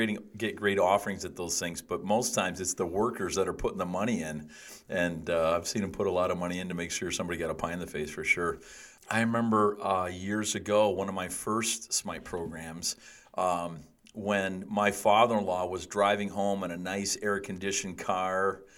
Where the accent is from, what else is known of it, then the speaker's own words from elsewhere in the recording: Simcoe, Ontario, Canada; I remember we were in my hometown of Simcoe, and we had some guys that were clowning, and we've both done that.